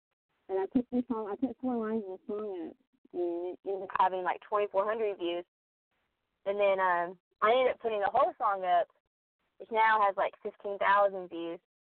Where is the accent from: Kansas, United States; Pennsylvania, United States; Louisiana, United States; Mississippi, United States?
Kansas, United States; now in Nashville, United States; as you've already heard. I'm from Kansas, I moved to Nashville. I moved to Tennessee in 2016, and I moved to Nashville officially in 2017.